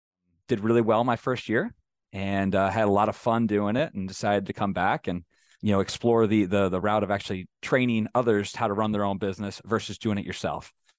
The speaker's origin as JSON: {"language": "English", "region": "Michigan", "country": "United States", "said": "I went to Michigan, I'm from Michigan."}